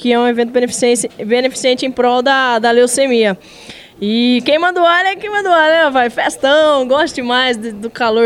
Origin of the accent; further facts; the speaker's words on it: Cuiabá, Mato Grosso, Brazil; eu sou do Mato Grosso, sou cuiabana, rapaz. Mas tem um sanguinho do Rio Grande do Sul que meu pai é gaúcho. Ah, mas eu sou cuiabana mesmo, nasci lá no Mato Grossão, velho, quente.